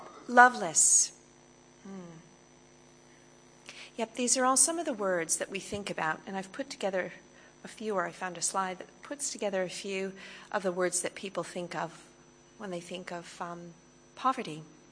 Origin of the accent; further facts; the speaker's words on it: Connecticut, United States; now in Australia; I am American. I'm from Connecticut originally, near New York, but I've been living in Australia since 1997, so I'm well and truly Australian as well.